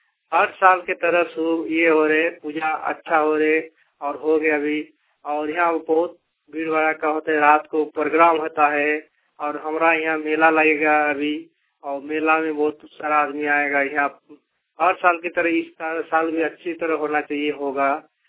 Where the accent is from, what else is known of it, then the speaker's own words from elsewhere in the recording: Parwanda, India; परवंदा के मेरा गांव है, मुसावन प्रखंड है।